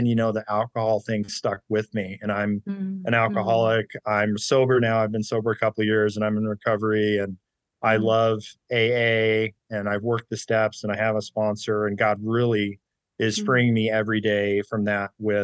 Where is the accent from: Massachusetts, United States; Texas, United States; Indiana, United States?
Texas, United States; So I'm originally from Texas. So I'm 41 now.